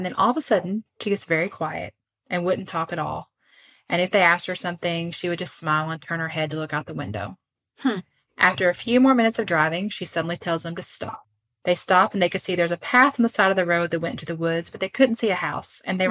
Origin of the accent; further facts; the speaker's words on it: Puerto Rico; So I grew up in Puerto Rico.